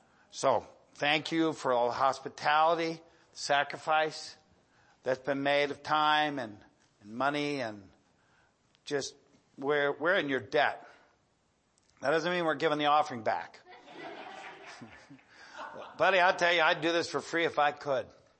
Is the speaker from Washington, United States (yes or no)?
no; Tennessee, United States; I'm a Tennessean. Tennesseans have a connection with San Antonio.